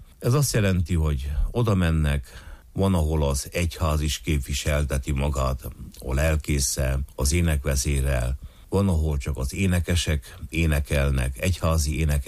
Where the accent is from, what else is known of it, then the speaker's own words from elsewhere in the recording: Homoródalmás, Harghita, Romania; Mi szülőfalunkban, Homorodalmáson, mi a falu egyik felében, felső felében lakunk